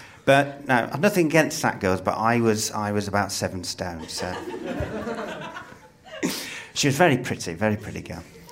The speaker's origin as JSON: {"language": "English", "region": "Midlands", "country": "United Kingdom", "said": "So we bonded, because I was from the Midlands as well."}